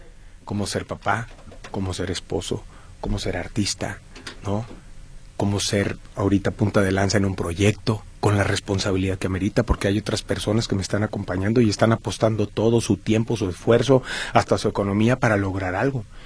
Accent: Mexico; Somos mexicanos, ¿no?

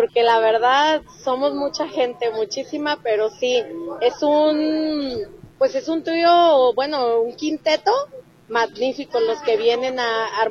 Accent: Guadalajara, Jalisco, Mexico; De aquí de Guadalajara, Jalisco, de la colonia Lomas de Polanco.

